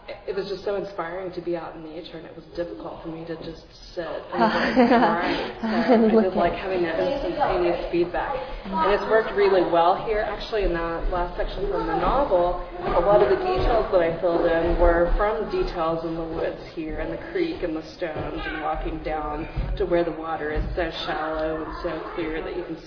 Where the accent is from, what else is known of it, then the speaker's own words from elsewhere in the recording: Rowlett, Texas, United States; small town just outside of Dallas. I don't know what the population is of the Dallas-Fort Worth area is, but it's pretty large. I'm from Rowlett. It's considered to be a very tiny town, and I think it's got 40,000 people now